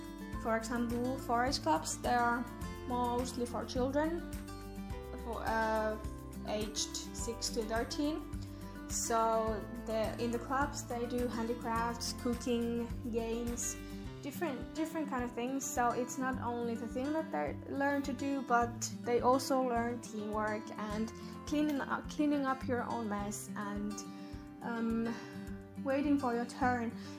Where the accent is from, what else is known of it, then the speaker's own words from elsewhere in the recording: Finland; I'm from Finland, so I'm a member of 4-H Finland.